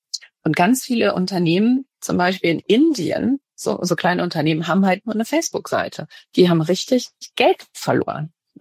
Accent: Düsseldorf, North Rhine-Westphalia, Germany; Ich komme aus Düsseldorf, ich bin Düsseldorferin

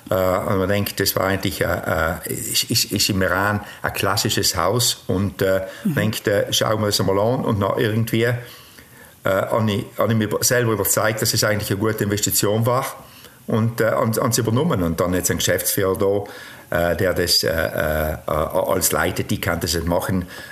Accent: Trentino-Alto Adige, Italy; ich komme aus Südtirol. Als Südtiroler tue ich gerne Südtirolern helfen, wenn ich es kann.

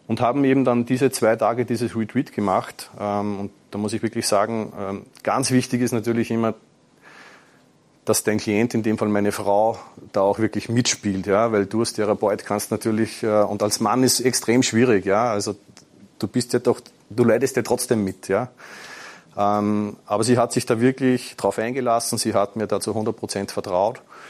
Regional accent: Austria; Ich hoffe, man versteht mich. Ich komme aus Österreich. Ich werde mich bemühen, nicht zu viel Dialekt zu sprechen. Ich werde jetzt im Oktober 46.

